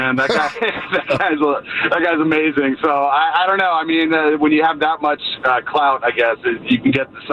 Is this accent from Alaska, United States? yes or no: no; Sacramento, California, United States; It reminds me, I grew up in Sacramento.